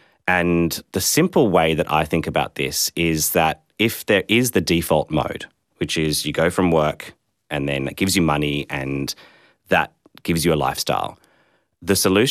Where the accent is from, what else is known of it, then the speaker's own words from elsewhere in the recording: Sydney, New South Wales, Australia; So I grew up in Sydney. I went to a private school.